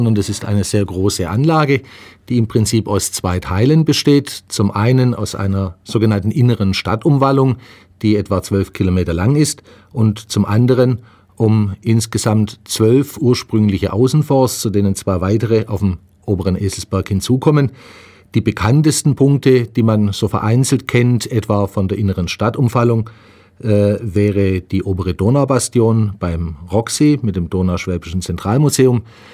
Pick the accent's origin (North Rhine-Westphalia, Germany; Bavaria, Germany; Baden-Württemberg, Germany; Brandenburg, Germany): Baden-Württemberg, Germany; Ulm; Ich bin in Ulm geboren, aufgewachsen und hier zur Schule gegangen.